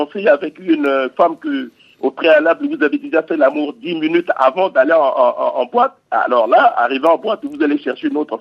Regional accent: Central African Republic; Et chez nous, en Centrafrique, il y a des danses religieuses

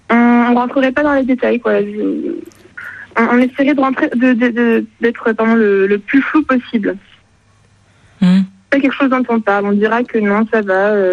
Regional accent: Morocco; Je suis personnellement originaire du Maroc et quand je passe mes vacances là-bas

